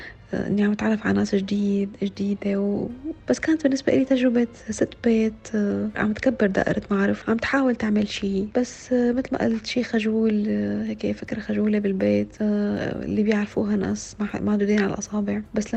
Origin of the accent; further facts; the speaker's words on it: Syria; نحن معروفين نحن سوريين